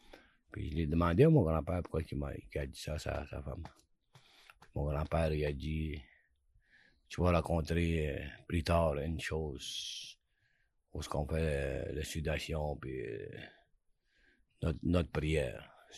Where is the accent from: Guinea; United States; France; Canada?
Canada; Lac-Simon, Quebec; puis je suis originaire de Lac-Simon, puis Atikamekw.